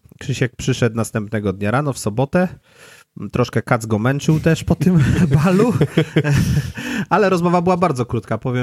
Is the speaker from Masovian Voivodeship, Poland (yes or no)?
no; Poznań, Greater Poland Voivodeship, Poland; Po prostu mam swój skrawek ziemi, który jest tutaj, to jest Poznań, to są poszczególne dzielnice i tak dalej, w których się wychowywałem, w których dzisiaj mieszkam.